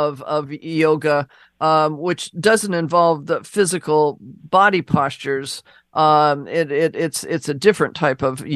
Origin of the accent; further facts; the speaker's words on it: Seattle, Washington, United States; So I grew up in Seattle, Robin, so I'm real familiar with that area.